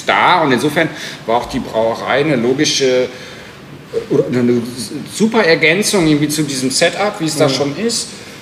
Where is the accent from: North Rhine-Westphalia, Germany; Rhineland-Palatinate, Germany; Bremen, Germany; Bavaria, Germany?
North Rhine-Westphalia, Germany; Münster; also ich bin selber Münsteraner, ich bin gerne Münsteraner, ich finde Münster super.